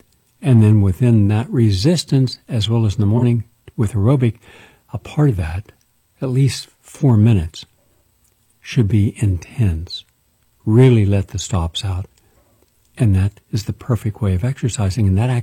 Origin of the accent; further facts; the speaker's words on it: West Virginia, United States; By the way, Marshall University is in my home state of West Virginia.